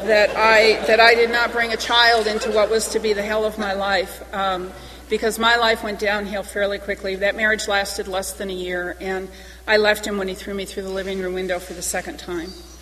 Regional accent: Midwest, United States; I grew up in the Midwest, as I said, and I didn't drink in high school.

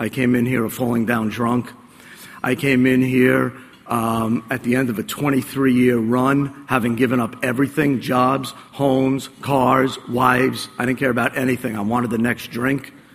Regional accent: New Jersey, United States; I grew up in Bergen County in New Jersey, and I'd stand up on the street corners in my denim jacket

